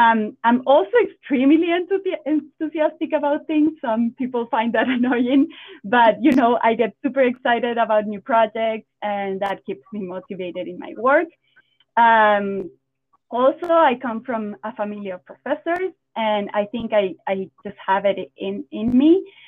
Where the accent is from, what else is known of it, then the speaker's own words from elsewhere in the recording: Quito, Pichincha, Ecuador; English is a second language; Yeah. So I guess saying that I'm an Ecuadorian. I was born and raised and lived in Quito, the capital of Ecuador, for most of my life.